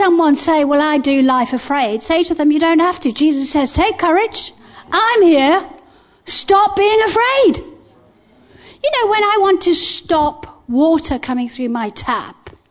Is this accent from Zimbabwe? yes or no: yes; Zimbabwe; I grew up in Africa, in Zimbabwe. And my father was a policeman, and we lived on what they called a police camp.